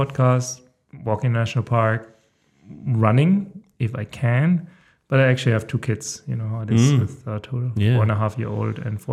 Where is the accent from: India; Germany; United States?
Germany; I'm originally from Germany. I think probably everybody has guessed it so far. I come from a small town in the south of Germany, 6,000-7,000 inhabitants. I think founded by the Romans